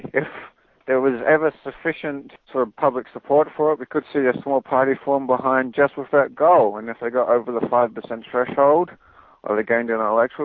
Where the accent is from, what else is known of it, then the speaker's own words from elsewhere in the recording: Australia; also born or lived in Perth, Australia; now in New Zealand; I actually sort of grew up in Australia, actually. I was born in Perth.